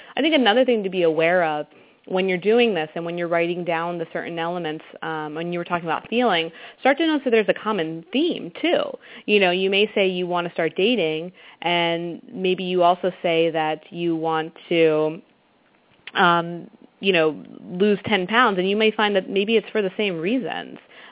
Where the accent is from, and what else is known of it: Hershey, Pennsylvania, United States; born or raised there